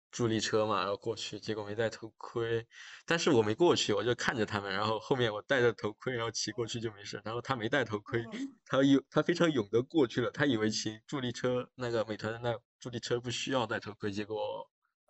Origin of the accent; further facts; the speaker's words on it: Chongqing, China; 说实话，作为一个重庆人，跑到外地来，真的想的是，就是这玩意能吃